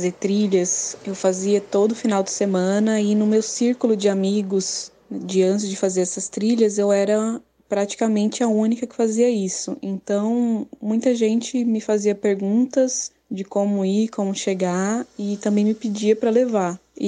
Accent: São Paulo, Brazil; eu sou de São Paulo, nasci em São Paulo, mas a minha família, meu pai veio do Paraná e minha mãe veio da Bahia.

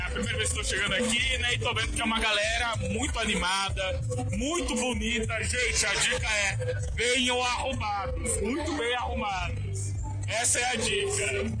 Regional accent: Brazil; A gente é brasileiro, ok, ok, né?

